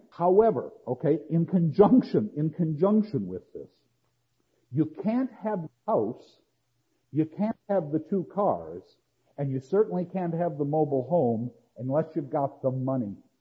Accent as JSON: {"language": "English", "country": "United States", "said": "All this will be done for me because I am an American, and this is what I have earned."}